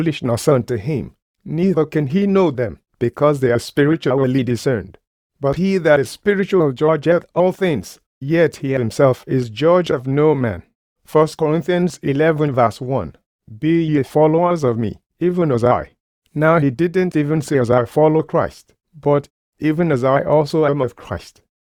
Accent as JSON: {"language": "English", "country": "Nigeria", "said": "because I am from Nigeria, from Africa. He could have just left me there"}